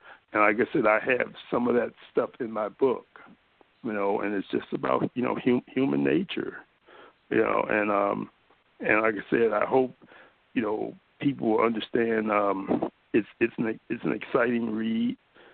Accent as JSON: {"language": "English", "town": "Watts", "region": "California", "country": "United States", "tie": "born or raised there", "also_born_or_lived": "Detroit", "said": "And we grew up in Watts. I don't know if you're familiar with California. But my parents were separated. We came from Detroit."}